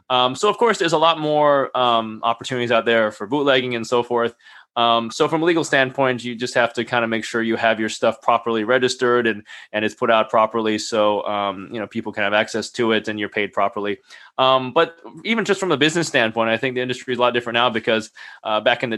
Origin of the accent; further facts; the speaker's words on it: Jamaica; born there; My family's from Jamaica. I was born in Jamaica, and okay. I grew up listening to a lot of reggae music.